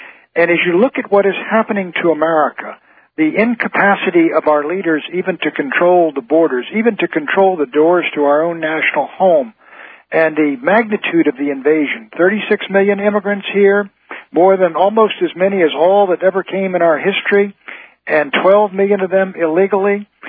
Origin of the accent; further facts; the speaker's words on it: Washington, District of Columbia, United States; I grew up in Washington, D.C. It was a segregated city, a southern city.